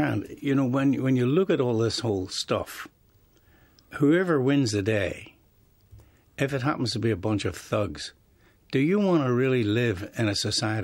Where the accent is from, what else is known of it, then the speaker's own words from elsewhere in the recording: Northern Ireland, United Kingdom; I come from the British occupied part of Ireland.